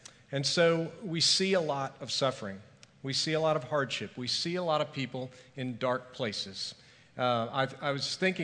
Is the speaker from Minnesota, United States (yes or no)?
no; Edmond, Oklahoma, United States; I grew up in Edmond, so I always enjoy going back and going to the parade